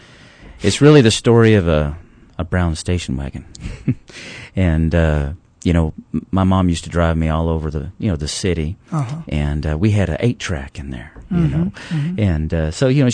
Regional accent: Eugene, Oregon, United States; also born or lived in Baton Rouge, Louisiana / Springfield, Missouri; Well, I grew up just a combination of places, really. Grew up in Eugene, Oregon, also down in Baton Rouge, Louisiana, and up in Springfield, Missouri, as well.

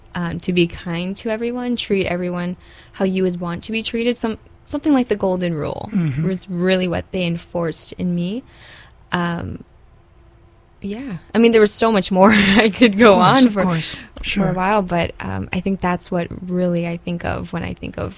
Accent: Makaha, Hawaii, United States; I grew up in Makaha on the Waianae Coast.

